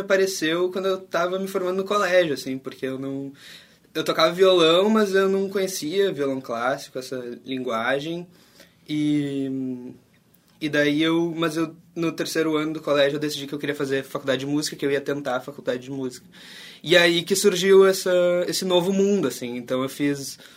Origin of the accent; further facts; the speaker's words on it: Porto Alegre, Rio Grande do Sul, Brazil; Sim, sou de Porto Alegre e morei aqui sempre, a vida toda.